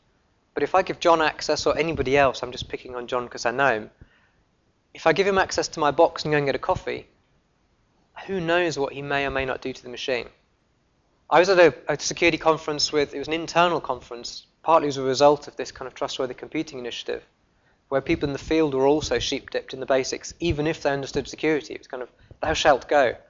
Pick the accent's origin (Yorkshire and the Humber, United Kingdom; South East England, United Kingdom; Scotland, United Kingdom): Yorkshire and the Humber, United Kingdom; I'm a Yorkshireman, you probably wouldn't guess by my accent